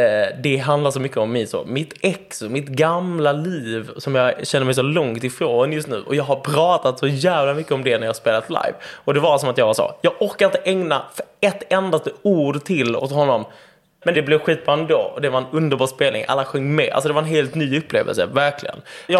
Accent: Skåne, Sweden; jag är inte uppväxt i Malmö. Jag har liksom levt väldigt mycket där på landet. Vi gick i skolan typ i en grannby, Klågrupp.

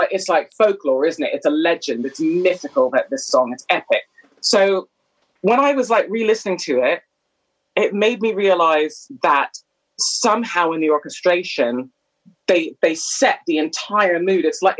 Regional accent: Canada; I was born and raised in Canada in the 70s and 80s

